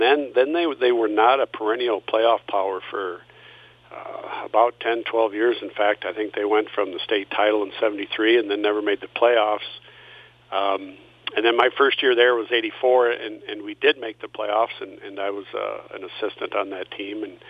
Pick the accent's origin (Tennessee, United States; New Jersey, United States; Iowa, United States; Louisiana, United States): Iowa, United States; Riceville; being from North Iowa, I grew up in Riceville and not that too far away from here